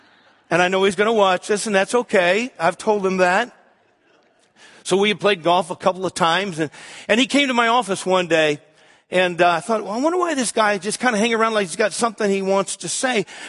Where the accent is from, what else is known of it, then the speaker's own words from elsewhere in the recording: St. Louis, Missouri, United States; We knew it was a little city that was west of St. Louis County, and I grew up in St. Louis, but I hadn't been there for years because I'd been pastoring.